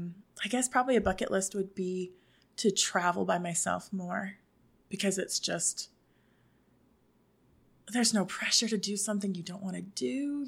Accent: Oklahoma, United States; And I'm from Oklahoma. I don't know what dignitaries mean.

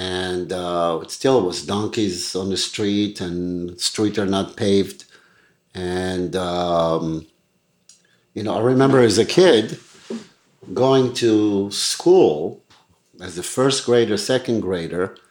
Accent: Rehovot, Israel; also born or lived in Jaffa, Israel; I was born in Israel in a town, it's called Jaffa. And I grew up by Weizmann Institute in Israel. And obviously we grew up very poor

